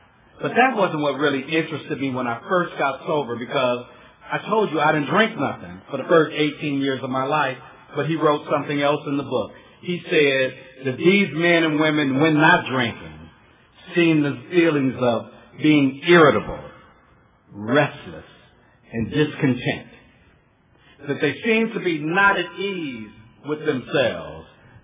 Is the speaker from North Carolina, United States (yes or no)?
no; Los Angeles, California, United States; In my neighborhood where I grew up in Watts, y'all. And tough place to grow up.